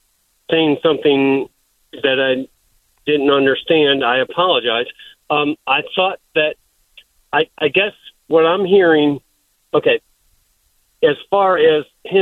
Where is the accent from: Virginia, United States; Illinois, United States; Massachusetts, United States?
Illinois, United States; Chicago; moved away as an adult; now in Myrtle Beach, United States; I grew up in Chicago.